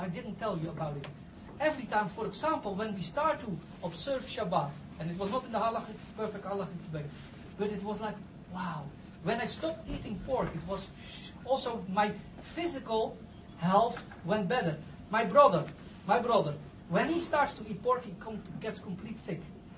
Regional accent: South Africa; We are from South Africa with somebody who also had a Christian background.

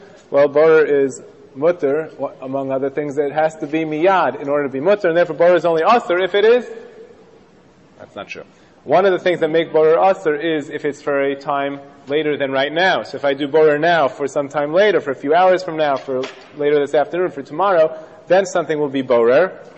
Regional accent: New York, United States; And I know I'm from Washington Heights, but this is a little bit, you know.

